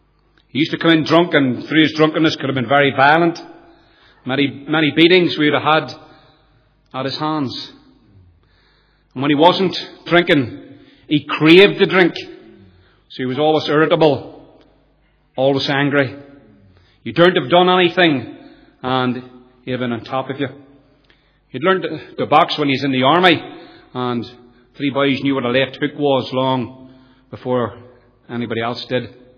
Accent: Nottingham, East Midlands, United Kingdom; born there; I'm the youngest of three boys. I was born in England, in the city of Nottingham in 1962.

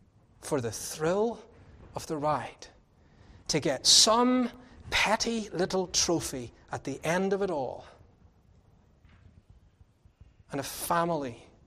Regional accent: Northern Ireland, United Kingdom; I was brought up in Northern Ireland, going every year to motorbike races

